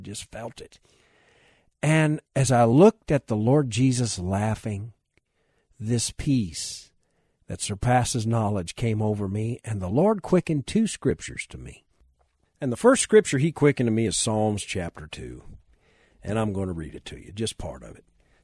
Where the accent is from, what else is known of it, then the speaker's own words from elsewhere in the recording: United States; before anything else, before I'm even an American, I am a Christian.